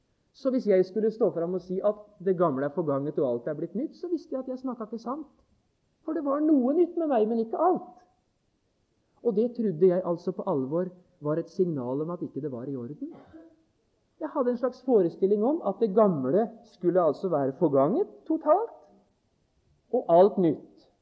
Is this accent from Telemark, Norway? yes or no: yes; Notodden, Telemark, Norway; Det var når jeg levde hjemme på Notodden, de første par årene etter jeg hadde mistet far og var blitt en bevisst kristen.